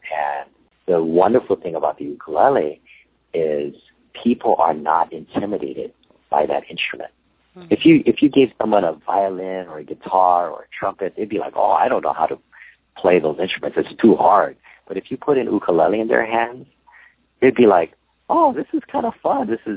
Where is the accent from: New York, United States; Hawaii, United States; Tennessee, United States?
Hawaii, United States; I grew up in Hawaii, and everyone plays ukulele in Hawaii, you know, it's a big part of the culture.